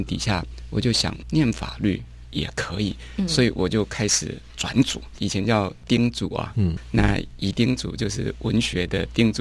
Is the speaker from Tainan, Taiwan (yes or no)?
yes; Tainan, Taiwan; 所以后来就有机会啊能够去读我的家乡台南最好的高中